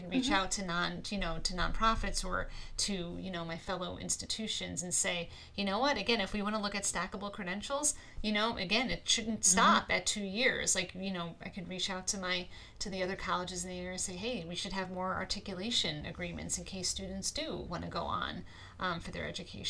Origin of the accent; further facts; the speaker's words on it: New York, United States; now in Pennsylvania, United States; I think I mentioned I'm from New York originally. I went to school at York College down in York, Pennsylvania.